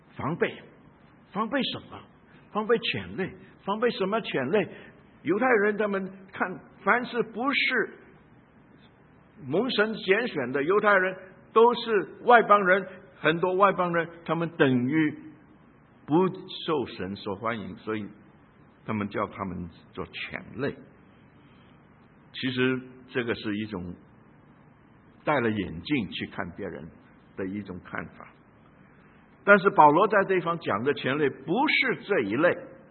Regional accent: Guangdong, China; now in United States; 我的背景、我的原生家庭，我是广东人，所以很多事情呢都是从我的学校，我也读过共产党学校，也接受过很多共产主义

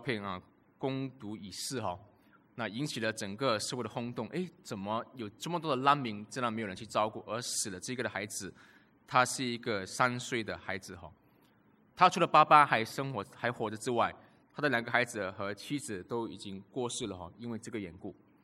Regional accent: Malaysia; 我跟他讲说我是马来西亚人，他们第一个反应是为什么你会说中文，我说因为我是马来西亚华侨

